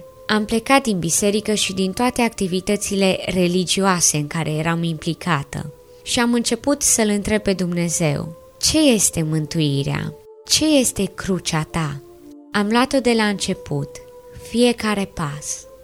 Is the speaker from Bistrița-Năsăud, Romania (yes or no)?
no; Bucharest, Romania; Am 23 de ani, iar în februarie fac 3 ani de când m-am pocăit. Sunt din București.